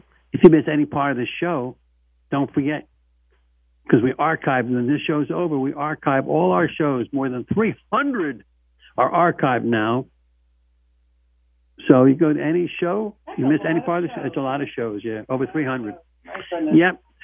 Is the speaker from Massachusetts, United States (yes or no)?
no; Cherry Hill, New Jersey, United States; I'm from New Jersey. Lynn's from New Jersey. I grew up all around Philadelphia, Cherry Hill, New Jersey.